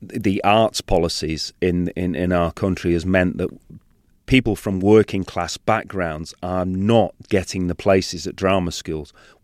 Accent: Salford, North West England, United Kingdom; accent: Salford; now in London, United Kingdom; I come from Salford, which is right next door to Manchester. Famous, among other things, for producing Albert Finney and Mike Lee. And so I have a Salford accent, which has been softened

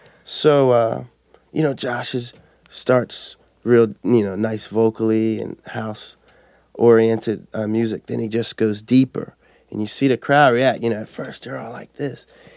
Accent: Philadelphia, Pennsylvania, United States; growing up, I grew up in Southwest Philly, so block parties were massive, were the big thing.

